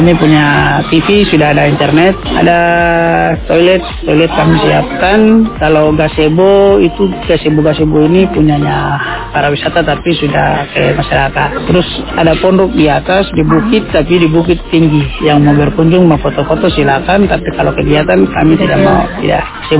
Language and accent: Indonesian; Biak, Papua, Indonesia; Jadi kita orang Biak bangga bahwa satu bangsa ini kampung nelayan modern hanya di Biak.